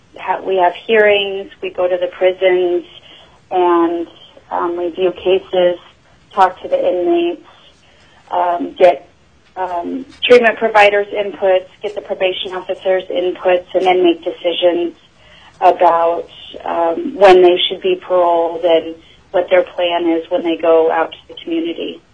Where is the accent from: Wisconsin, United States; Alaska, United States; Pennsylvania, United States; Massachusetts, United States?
Alaska, United States; Fairbanks; I was born and raised in Fairbanks and... still live here.